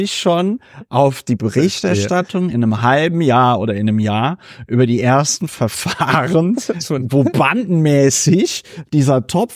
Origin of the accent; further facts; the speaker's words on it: Berlin, Germany; Auch als Berliner bekomme ich nicht viel mit von der Kriminalität in Berlin.